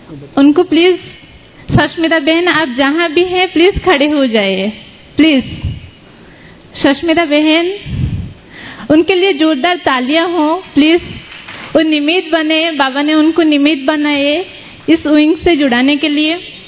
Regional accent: Bhadrak, Odisha, India; मैं भद्रक उड़ीसा से हूँ

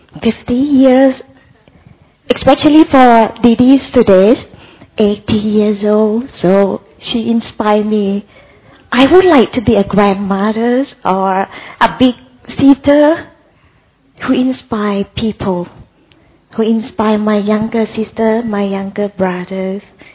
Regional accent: Thailand; English is a second language; from Thailand.

